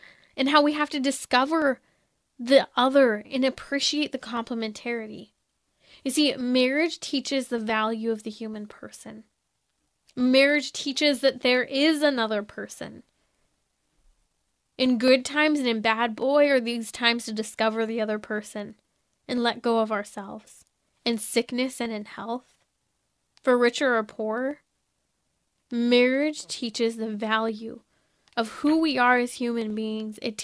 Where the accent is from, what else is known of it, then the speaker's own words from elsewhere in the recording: California, United States; I'm Californian. Baby's gotta eat avocado, right?